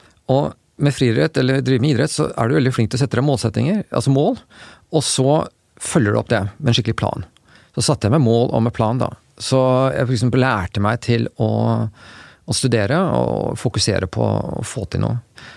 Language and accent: Norwegian; Oslo, Norway; Jeg vokste jo opp her i Oslo. Besserud gikk på voksen skole. Og så Hovseter, og så Katta. Og drev med friidrett i Tyrving.